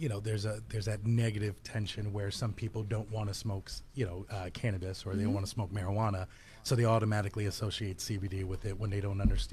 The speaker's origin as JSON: {"language": "English", "town": "Worcester", "region": "Massachusetts", "country": "United States", "said": "I think it also serves a purpose with the idea that I'm from Worcester, or mm-hmm. I've been in Worcester for a long period of time."}